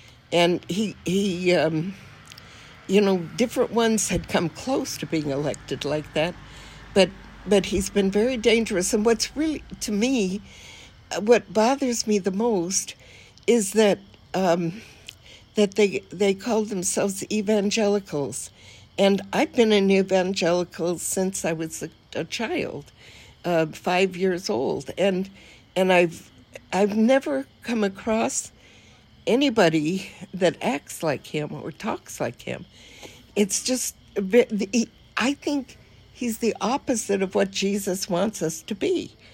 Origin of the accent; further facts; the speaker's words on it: Los Angeles, California, United States; also born or lived in upstate New York; You know, I'm from Los Angeles, But not a, you know, I lived out in the valley when it was full of orchards and that kind of thing. And I lived in New York, upstate New York, again, orchards, country.